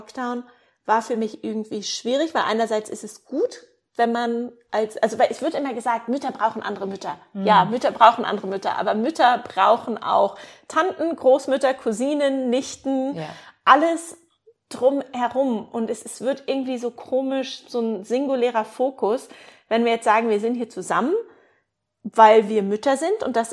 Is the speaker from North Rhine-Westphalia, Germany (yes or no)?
no; Berlin, Germany; moved away; also born or lived in Canada; als ich Berlin verlassen habe, quasi meine Heimat, wo ich groß geworden bin